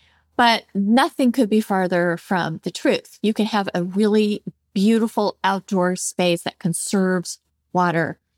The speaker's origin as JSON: {"language": "English", "region": "California", "country": "United States", "said": "I come from Southern California, which is no stranger to droughts now and then. I moved to the desert where we do have drought now and then"}